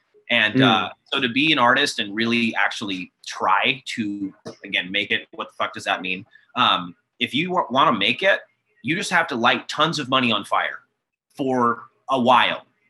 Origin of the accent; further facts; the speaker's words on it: Mukilteo, Washington, United States; you and I, we're both from Mukilteo. You know, we both went to middle school together